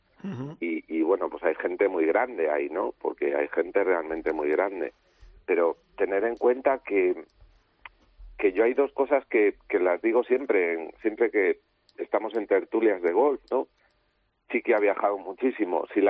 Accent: Cantabria, Spain; ¿Vosotros sabéis como cántabro cómo me siento?

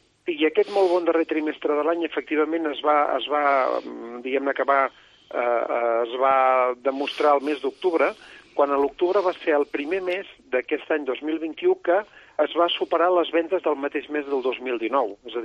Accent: Girona, Catalonia, Spain; els qui som de Girona i els hem conegut de fa temps, encara els diguem

